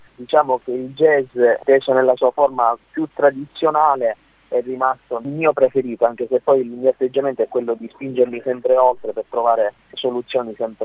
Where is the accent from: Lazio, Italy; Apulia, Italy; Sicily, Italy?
Sicily, Italy; Io sono siciliano e insomma ho sempre portato un certo tipo di calore dentro questa musica.